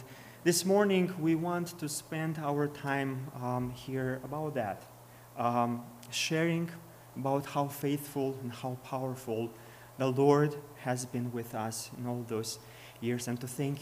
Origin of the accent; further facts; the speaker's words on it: Moldova; English is a second language; But I was born and raised in Moldova, Eastern Europe.